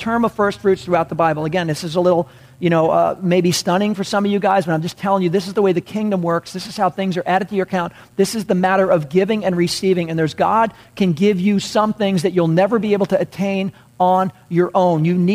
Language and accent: English; New York, United States; I'm a kid from New York where people would steal your lunch on the way to school.